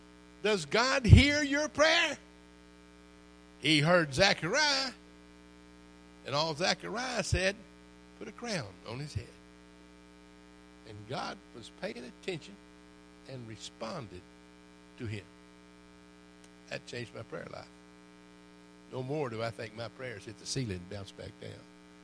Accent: Texas, United States; I come from West Texas, man. The biggest word I know is mayonnaise.

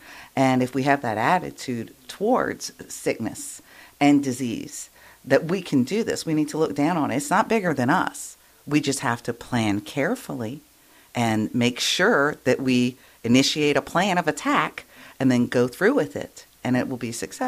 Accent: Slidell, Louisiana, United States; Well, I bleed Slidell. I mean, you can just see it. I am the promo of Slidell.

